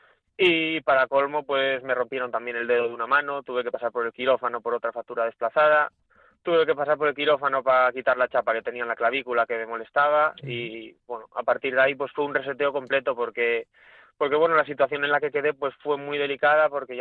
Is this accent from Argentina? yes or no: no; Asturias, Spain; moved away as an adult; salí de Asturias con 25 añitos, que costó porque, bueno, cuesta salir de aquí de Asturias